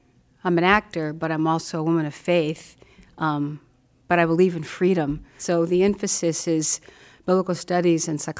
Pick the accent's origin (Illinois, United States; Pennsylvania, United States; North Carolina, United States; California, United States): California, United States; I love sports. I am from Cali after all.